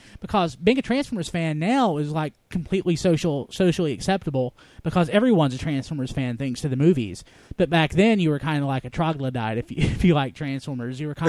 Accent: New Jersey, United States; It's like, I'm from New Jersey.

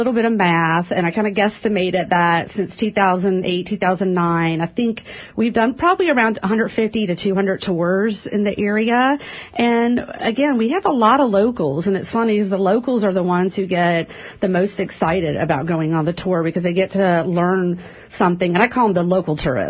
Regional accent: Fayetteville, North Carolina, United States; I've lived in the Triangle since early 1990s, but I grew up in North Carolina. My father was military, so that's how we came to Fayetteville.

